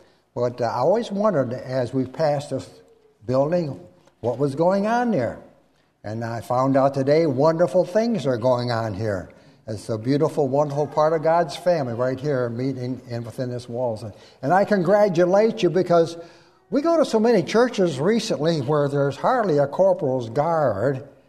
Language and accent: English; Caledonia, Michigan, United States; We come from Caledonia, just a bit south of Kentwood there.